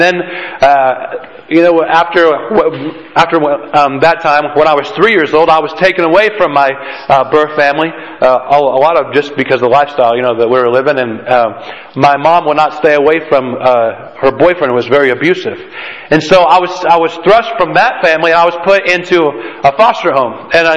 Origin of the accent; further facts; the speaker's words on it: Idaho, United States; born there; also born or lived in Australia; Although I was born in Idaho, I lived in Australia. My mom is from Australia, so I'm not, you know, I've got dual citizenship there